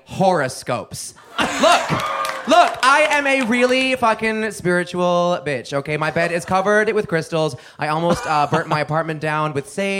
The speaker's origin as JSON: {"language": "English", "town": "Dallas", "region": "Texas", "country": "United States", "tie": "born there", "said": "I was born in Dallas"}